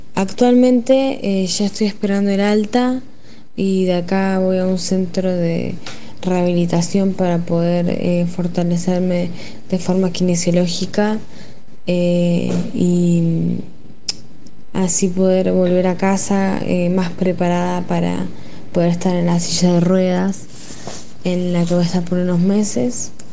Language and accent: Spanish; Villa de Mayo, Buenos Aires Province, Argentina; tengo 19 años y soy de Villa de Mayo.